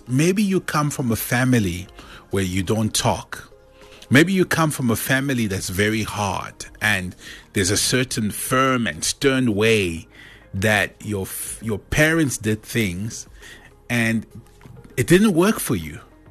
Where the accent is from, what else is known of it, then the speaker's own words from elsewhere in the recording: South Africa; because we are South African.